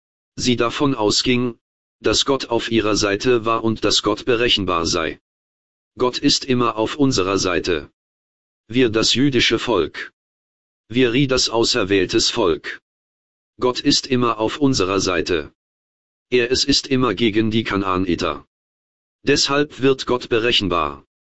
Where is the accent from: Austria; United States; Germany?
United States; German is a second language; aber als Amerikaner haben wir sogar die Vorstellung von Corporateness